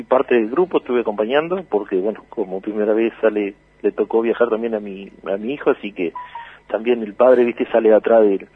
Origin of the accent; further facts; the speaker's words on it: Paso del Sapo, Chubut, Argentina; no vamos invitados porque somos de Paso del Sapo.